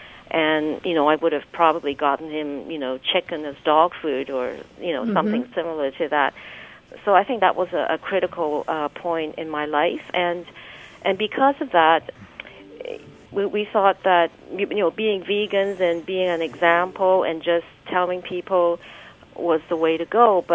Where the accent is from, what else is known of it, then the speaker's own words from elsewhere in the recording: Vancouver, British Columbia, Canada; both my husband and I grew up traditionally here in Vancouver eating a typical Western diet.